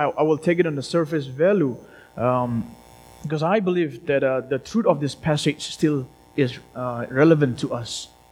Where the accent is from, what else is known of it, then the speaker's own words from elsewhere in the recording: India; And I look at, I'm from India